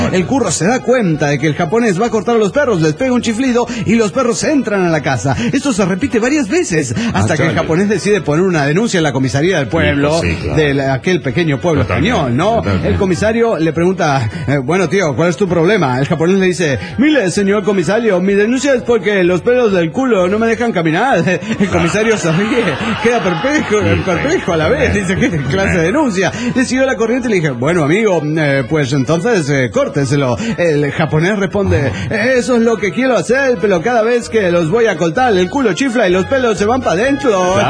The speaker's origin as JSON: {"language": "Spanish", "town": "Axochiapan", "region": "Morelos", "country": "Mexico", "said": "de Axochapán, Morelos, México."}